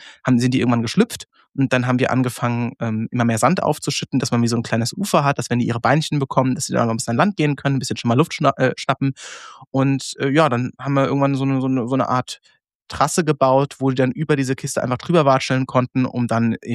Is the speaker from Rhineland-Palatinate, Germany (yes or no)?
yes; Rhineland-Palatinate, Germany; Ich bin aufgewachsen ja einfach im rheinland-pfälzischen Kaff-Umland. Also ich hatte keinen Bezug zu Städten, weil es gab keine Städte in unserer Nähe. Mhm. Also ich bin irgendwo in dieser Ecke zwischen Koblenz, Wiesbaden, Mainz, Frankfurt, in diesem Dreieck da irgendwo aufgewachsen. Da ist nichts.